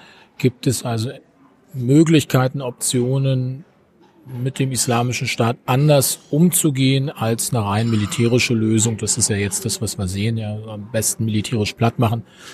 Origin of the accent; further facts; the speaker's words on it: Berlin, Germany; now in Freiburg, Germany; Ich komme aus Freiburg oder wohne in Freiburg, komme eigentlich aus Berlin. Hört man mir nicht an.